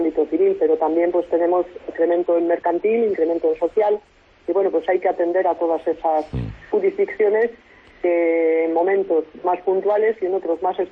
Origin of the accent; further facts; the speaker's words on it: Castile and León, Spain; con la esperanza de poder trabajar por un modelo de justicia para mi tierra, Castilla y León